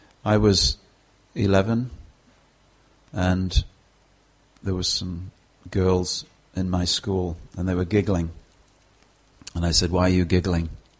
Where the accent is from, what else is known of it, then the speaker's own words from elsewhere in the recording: United Kingdom; I can't go and join them, which is what I want to do because I'm British and we don't do that sort of thing in the middle of the town square.